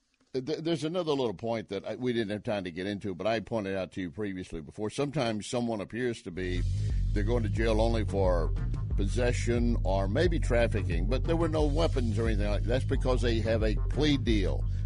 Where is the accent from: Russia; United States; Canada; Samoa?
United States; Texas; I'm from Texas, and I know during those back in the 70s and so forth